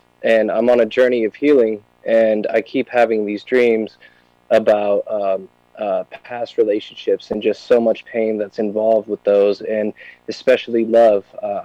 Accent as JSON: {"language": "English", "town": "Denver", "region": "Colorado", "country": "United States", "said": "I'm from Denver, Colorado."}